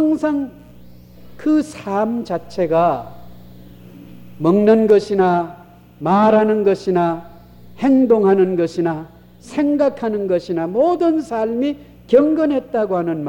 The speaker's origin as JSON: {"language": "Korean", "country": "South Korea", "said": "저도 한국 사람이고 믿는 사람이고"}